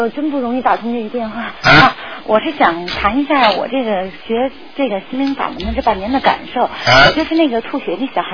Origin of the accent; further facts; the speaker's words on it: Beijing, China; 因为我就是亲身体会，我是北京的。